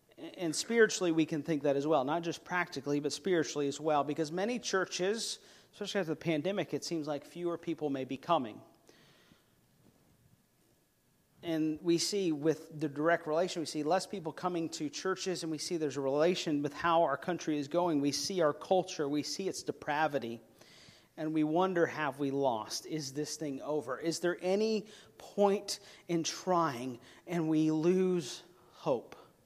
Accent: Atlanta, Georgia, United States; Now, one of the things being originally from Atlanta is that I know how to be disappointed. I grew up in Atlanta as an Atlanta sports fan.

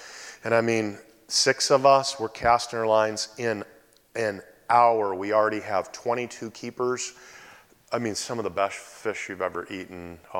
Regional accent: Davenport, Iowa, United States; So I grew up in Davenport, Iowa, city area of 300,000 people.

